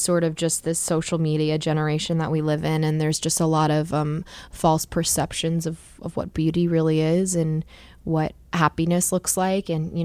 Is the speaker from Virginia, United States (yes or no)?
no; New Jersey, United States; I don't say Jersey. Yeah, I say like I'm originally from New Jersey.